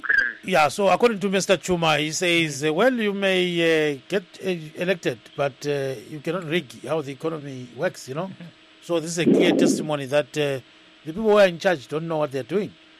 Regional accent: Kenya; I'm from Kenya.

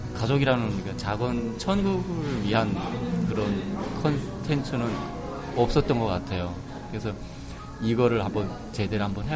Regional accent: North Korea; now in South Korea; 제가 여기서 지금 남한 사람들하고 소통을 하고 있잖아요. 이 남한 사람하고 소통하고 있는 거는 지금 저랑 같은 북한 사람들도

